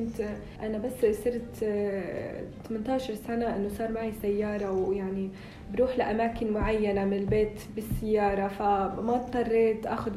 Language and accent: Arabic; Rabat, Rabat-Salé-Kénitra, Morocco; من الرباط.